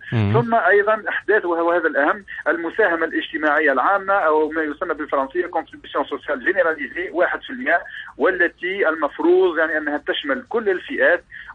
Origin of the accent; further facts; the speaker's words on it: Tunisia; آخر نحن عندنا في تونس يعني فقاعة يعني عقارية